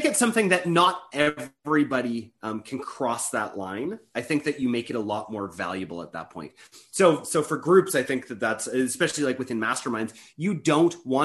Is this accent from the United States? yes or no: no; Canada; I don't like the false scarcity, especially as a Canadian.